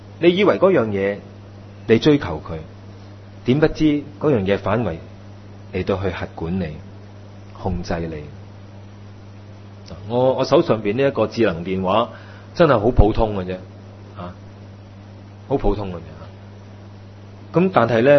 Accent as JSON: {"language": "Chinese", "country": "Hong Kong", "tie": "born or raised there", "said": "我们是知识灌输长大的嘛，特别是香港，我们的教育就是这样"}